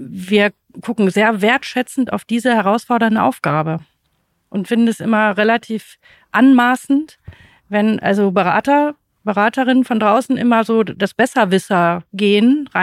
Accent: Rhineland, Germany; ich komme aus dem Rheinland

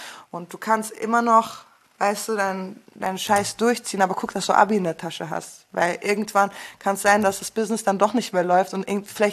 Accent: Frankfurt, Hesse, Germany; now in Berlin, Germany; Berlin ist nicht meine Heimat. Frankfurt ist meine Heimat.

